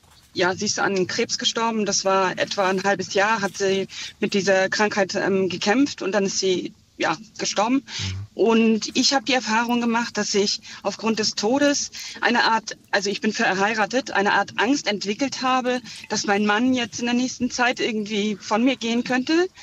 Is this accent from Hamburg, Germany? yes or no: no; Flensburg, Schleswig-Holstein, Germany; Ja, also ich bin aus Flensburg